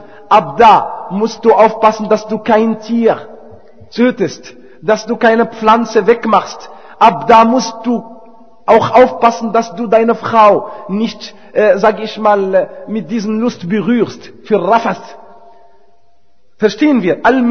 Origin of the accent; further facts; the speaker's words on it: Berlin, Germany; Wir kommen nicht aus Medina, wir kommen aus Berlin.